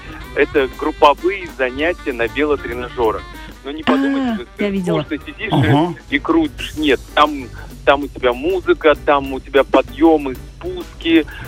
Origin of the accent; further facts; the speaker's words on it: Makhachkala, Dagestan, Russia; born there; я же родился на юге, в Махачкале. И у нас снег был как праздник несколько раз за зиму.